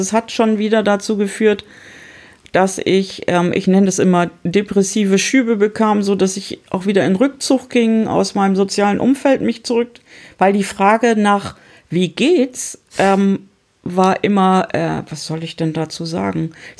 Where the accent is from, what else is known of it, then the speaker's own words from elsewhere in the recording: Hamburg, Germany; ich komme aus Hamburg